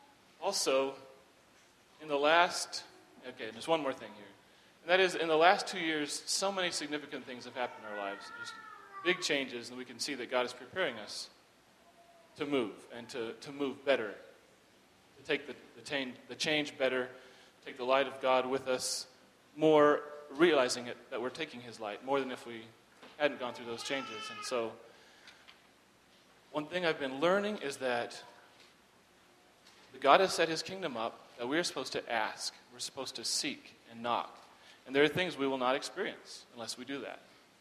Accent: Kansas, United States; But we are very, very glad to say that we grew up in Kansas. We love the community. We love the people.

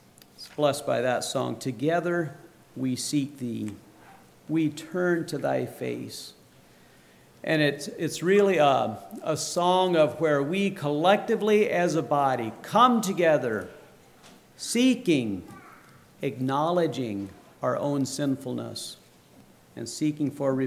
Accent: Ohio, United States; I grew up in Ohio. Yost Miller was the bishop where I grew up.

